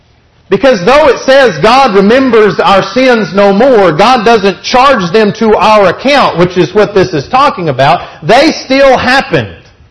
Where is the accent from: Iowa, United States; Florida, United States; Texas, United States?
Texas, United States; But for a West Texas boy, I remember it clearly.